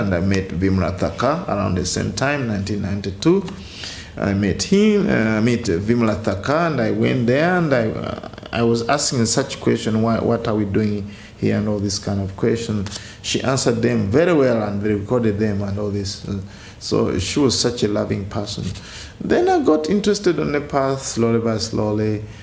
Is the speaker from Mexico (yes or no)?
no; Uganda; English is a second language; I come from Uganda.